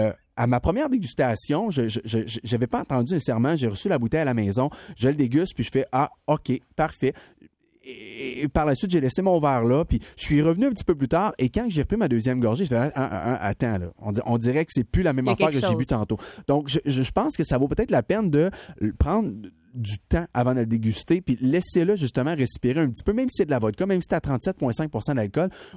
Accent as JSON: {"language": "French", "town": "Mont-Laurier", "region": "Quebec", "country": "Canada", "said": "un gars qui vient de chez nous, au Mont-Laurier"}